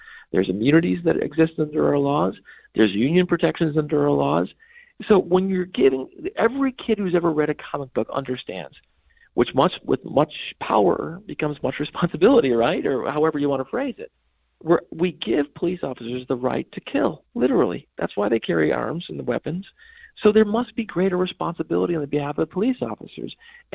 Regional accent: North Tonawanda, New York, United States; good to hear from someone from North Tonawanda, my hometown, home of the Lumberjacks.

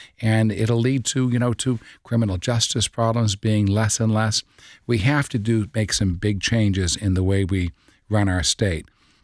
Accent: Massachusetts, United States; I mean, I grew up in Massachusetts, middle class. We were very comfortable.

